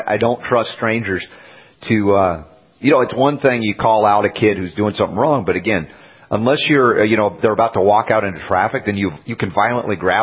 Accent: Georgia, United States; where I grew up in Georgia a lot of years, and this is a Georgia story.

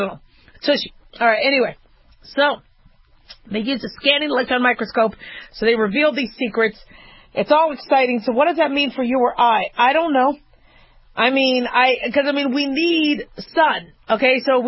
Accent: Scottsdale, Arizona, United States; Man, I grew up in Scottsdale in Phoenix, Arizona. 104 was winter.

